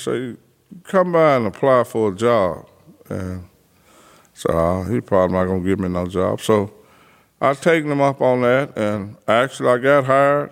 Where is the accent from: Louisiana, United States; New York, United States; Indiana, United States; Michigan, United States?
Louisiana, United States; Delhi; No, I was born in Ravel, about 16 miles from Delhi.